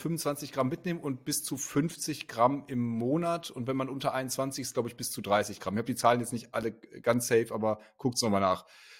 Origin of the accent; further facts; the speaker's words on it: Berlin, Germany; Also wir als Berliner, wir kennen ja